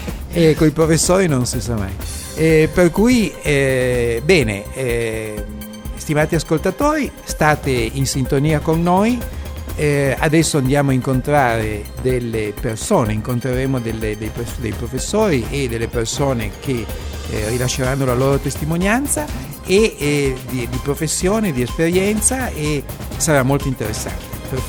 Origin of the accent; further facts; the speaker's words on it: Turin, Piedmont, Italy; per cui mi ha colpito, perché io sono di Torino, per cui mi ha subito colto